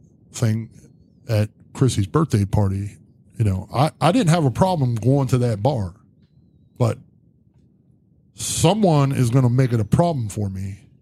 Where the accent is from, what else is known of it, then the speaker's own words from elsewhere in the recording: Zanesville, Ohio, United States; Where are you from? And I'm like, Zanesville. I don't know where that is. Where is it? In Ohio.